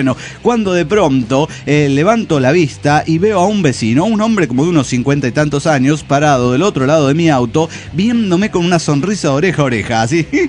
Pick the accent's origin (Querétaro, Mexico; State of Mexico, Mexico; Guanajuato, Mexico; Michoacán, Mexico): Guanajuato, Mexico; León; de León, Guanajuato.